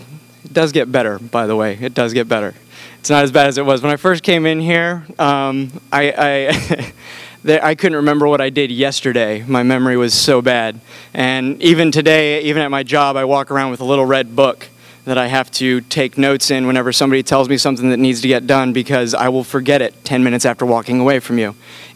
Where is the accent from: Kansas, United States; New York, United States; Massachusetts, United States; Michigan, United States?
Kansas, United States; I was born and raised in Kansas, not originally from Florida. My father was a pastor, and so I grew up as a PK, or pastor's kid.